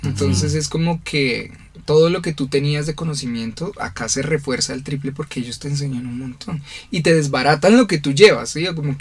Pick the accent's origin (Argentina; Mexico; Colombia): Colombia; Bucaramanga, Santander; now in Bogotá, Colombia; cuando yo llegué a vivir a la ciudad de Bogotá, yo soy de Bucaramanga, me vine a vivir acá y a estudiar acá